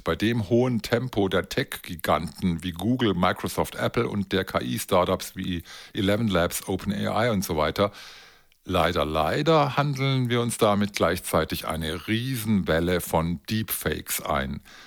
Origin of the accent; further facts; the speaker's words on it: Baden-Württemberg, Germany; accent: Swabian; Ich spreche Schwäbisch und höre Hochdeutsch.